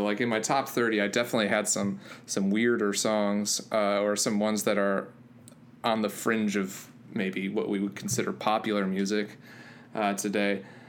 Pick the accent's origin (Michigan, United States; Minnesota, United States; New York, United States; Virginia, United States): Michigan, United States; born there; I was born in Michigan.